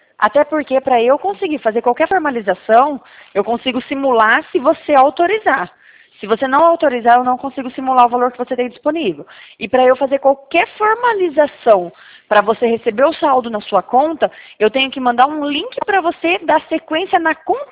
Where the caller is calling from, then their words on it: Paraná, Brazil; eu falo do Paraná, tá?